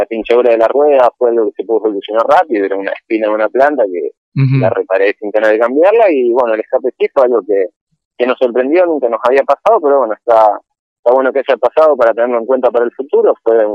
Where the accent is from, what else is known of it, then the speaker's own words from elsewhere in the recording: Ushuaia, Tierra del Fuego, Argentina; now in Buenos Aires, Argentina; Yo sigo sintiendo Ushuaia como mi casa, mi hogar. Si bien hace ya varios años que estoy en Buenos Aires, cuando me preguntan, yo soy de Ushuaia y creo que lo voy a hacer toda la vida. Así que es mi ciudad.